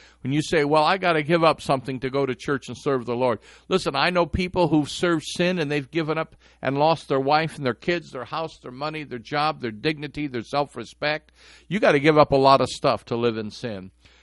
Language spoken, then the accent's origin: English; Detroit, Michigan, United States; I didn't grow up in a Christian home. I grew up there in Detroit.